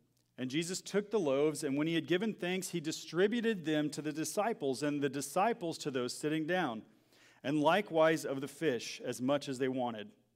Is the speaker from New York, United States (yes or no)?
no; Texas, United States; I grew up in Texas, and so like around Southern food cooking.